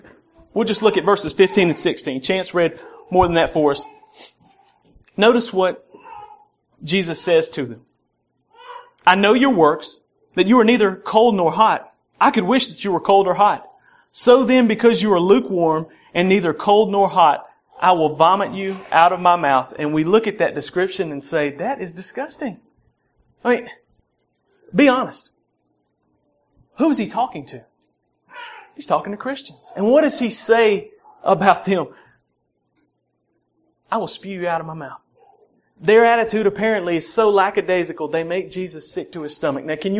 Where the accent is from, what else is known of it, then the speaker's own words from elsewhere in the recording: Southern US, United States; accent: southern; I'm go ahead and warn you and do my best to control my southern accent somewhat. But when I get wired up, it gets worse.